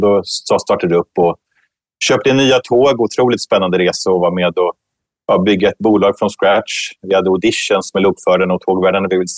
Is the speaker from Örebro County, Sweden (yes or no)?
yes; Lindesberg, Örebro County, Sweden; now in Stockholm, Sweden; jag växte upp i Västmanland, i Lindesberg, men bor nu för tiden i Stockholm.